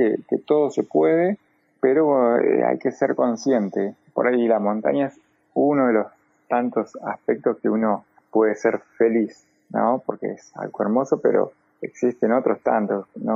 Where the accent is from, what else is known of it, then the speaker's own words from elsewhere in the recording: Bariloche, Río Negro, Argentina; digo los tres porque somos tres de Bariloche